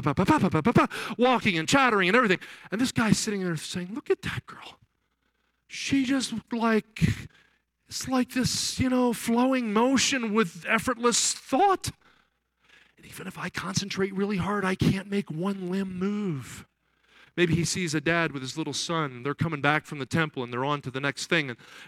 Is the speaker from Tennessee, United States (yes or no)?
no; New Jersey, United States; And I grew up in New Jersey, and people in New Jersey talk fast, you know.